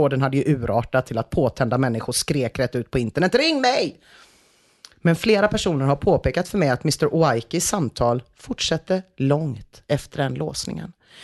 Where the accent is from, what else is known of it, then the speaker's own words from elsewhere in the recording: Gothenburg, Västra Götaland County, Sweden; Varför kunde jag inte bara som den göteborgare jag är glatt snyta fram något halvkul